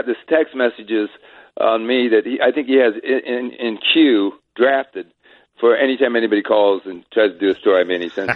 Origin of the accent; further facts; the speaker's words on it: Los Angeles, California, United States; people would tell you who knew me way back in Los Angeles, when I grew up in the South Bay beaches of Los Angeles, in that area